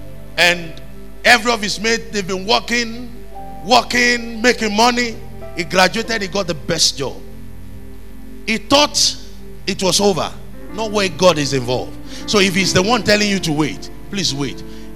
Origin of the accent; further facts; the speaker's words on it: Ilesha, Osun, Nigeria; I said, I'm from Ilesha.